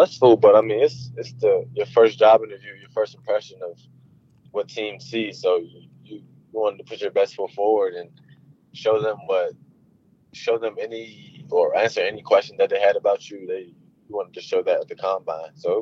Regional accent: Maryland, United States; With the fact that I'm from Maryland, I wanted to stay home and do something kind of different.

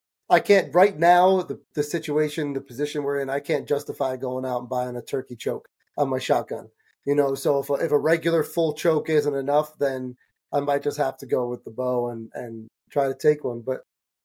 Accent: New Jersey, United States; So growing up in Jersey, it's actually illegal to stalk turkey.

